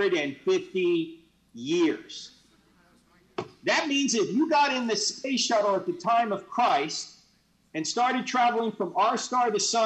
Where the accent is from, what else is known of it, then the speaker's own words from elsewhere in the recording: New Jersey, United States; since I'm originally from New Jersey